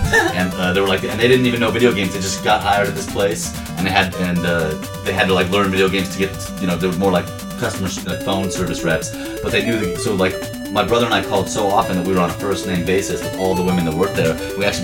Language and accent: English; San Francisco, California, United States; I grew up in San Francisco.